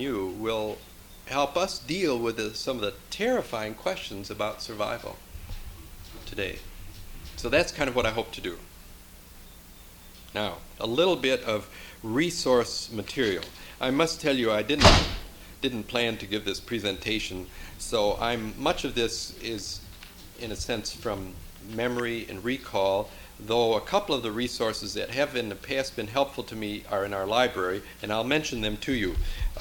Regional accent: Portland, Oregon, United States; I come from Portland, Oregon.

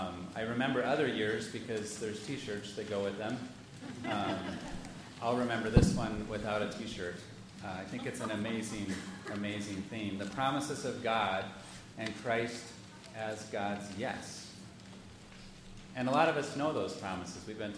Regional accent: California, United States; I'm from Northern California.

